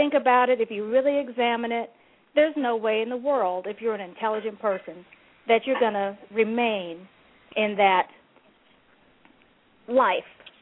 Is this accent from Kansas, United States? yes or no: no; North Carolina, United States; And I was raised in North Carolina, AME Zion Church.